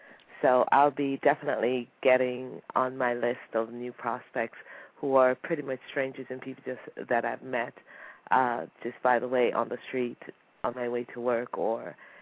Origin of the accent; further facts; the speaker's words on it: Toronto, Ontario, Canada; I'm from Toronto.